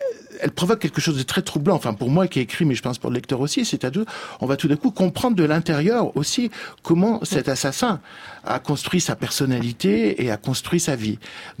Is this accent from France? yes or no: yes; Lyon, Auvergne-Rhône-Alpes, France; je suis lyonnais, donc j'ai vécu dans la mythologie de Saint-Ex